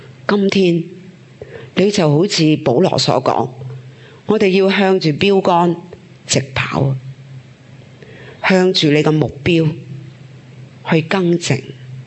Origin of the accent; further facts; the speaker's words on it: China; 尤其是我哋中国人咧， 其實就好要面嘅